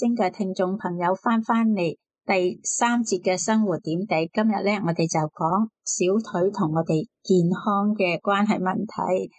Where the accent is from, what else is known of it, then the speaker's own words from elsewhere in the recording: China; 我哋中国人